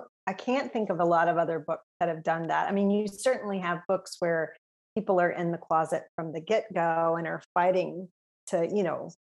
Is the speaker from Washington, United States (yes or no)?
no; Alabama, United States; No, I grew up in South Alabama.